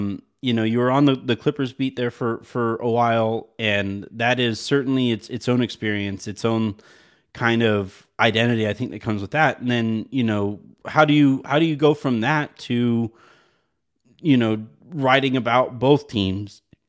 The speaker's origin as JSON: {"language": "English", "town": "El Paso", "region": "Texas", "country": "United States", "tie": "born or raised there", "said": "And I grew up in El Paso, so like I have seen the Mexican Divos like my entire life."}